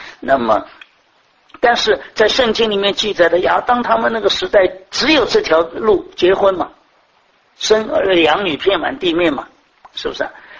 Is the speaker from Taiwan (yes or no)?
no; China; 至少是我们中国人，这个中华民族的老祖宗